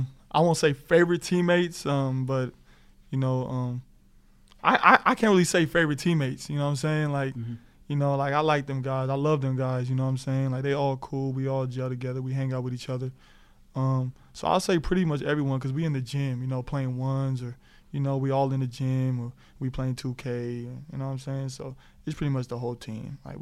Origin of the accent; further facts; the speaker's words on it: California, United States; I'm from California.